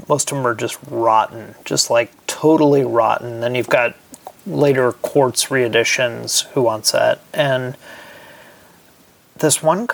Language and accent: English; United States; I'm American.